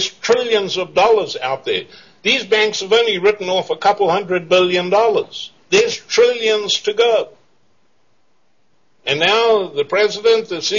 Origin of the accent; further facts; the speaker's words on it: Cleveland, Ohio, United States; born there; I was born in Cleveland.